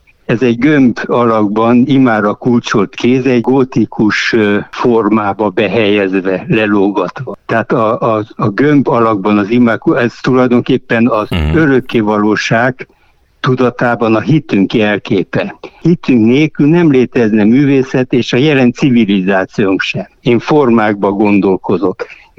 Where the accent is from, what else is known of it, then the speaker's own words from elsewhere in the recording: Transylvania, Romania; now in Ajka, Hungary; mert én erdélyi vagyok, és a 89-ben jöttem át